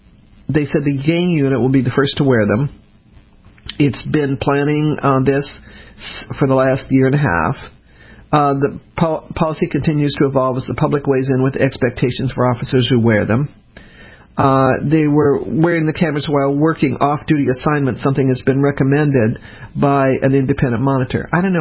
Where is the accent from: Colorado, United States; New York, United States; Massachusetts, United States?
Colorado, United States; Denver; it's where I went to elementary school. For most of my elementary school and junior high school and high school is in Denver.